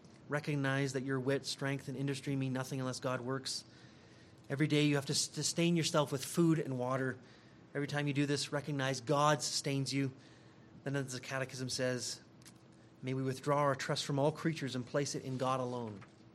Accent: Midwest, United States; As I come here from the Midwest, it's kind of boring there.

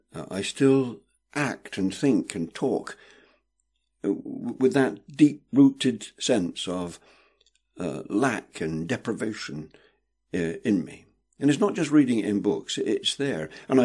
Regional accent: England, United Kingdom; born there; I was born in England in 1940, so I'm a child of the Second World War.

